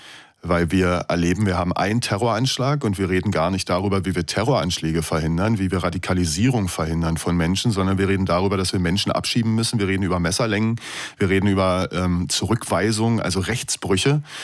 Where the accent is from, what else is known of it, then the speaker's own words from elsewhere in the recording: Eberswalde, Brandenburg, Germany; Und ich kenne zum Beispiel jetzt in meiner Heimatstadt in Eberswalde, eine Apotheke musste schließen